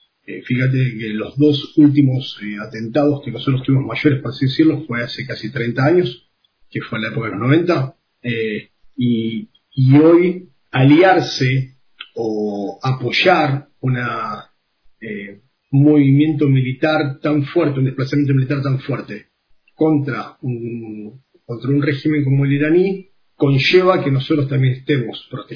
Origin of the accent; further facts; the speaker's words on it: Mar del Plata, Buenos Aires Province, Argentina; yo soy de Mar del Plata y en pleno verano un operativo de seguridad donde tenés más de 1 millón de personas